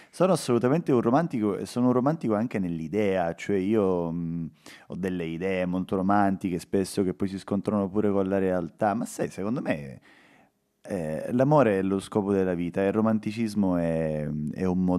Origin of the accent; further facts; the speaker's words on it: Catania, Sicily, Italy; Sono nato e cresciuto a Catania, che per certi versi non è assolutamente una città di provincia perché è una città grande, è una metropoli, è enorme, però per altri lo è.